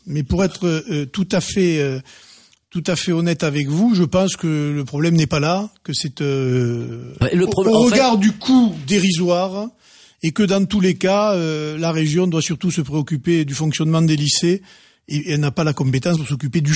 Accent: Perpignan, Occitanie, France; moi, vous savez que je viens de Perpignan

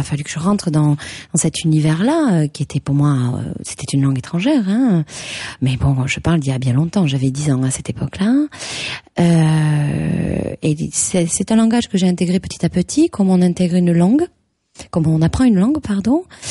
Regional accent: Lavaur, Occitanie, France; born there; Je suis née dans le Tarn, à Lavaur précisément, qui n'est pas internationalement connu, bien sûr, mais voilà, bon, qui est dans le cœur du pays du pastel.

